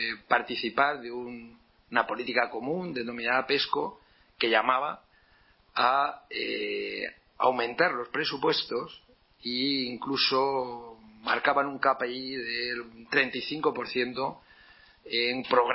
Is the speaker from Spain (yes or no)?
yes; Castilla-La Mancha, Spain; En esta tierra de la que yo soy toledano, de un pueblecito, eso sí, de Toledo